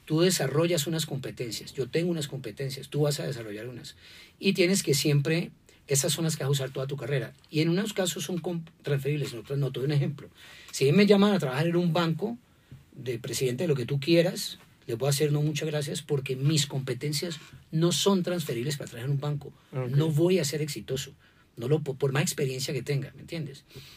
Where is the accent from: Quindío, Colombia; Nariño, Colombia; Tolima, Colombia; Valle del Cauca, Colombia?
Valle del Cauca, Colombia; Cali; yo soy colombiano, soy caleño, estábamos en Panamá, queríamos por razones personales volver a Colombia